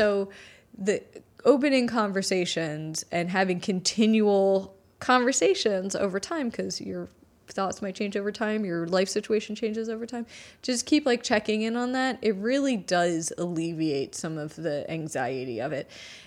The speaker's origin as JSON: {"language": "English", "region": "Pennsylvania", "country": "United States", "tie": "born or raised there", "said": "we grew up in Pennsylvania, right?"}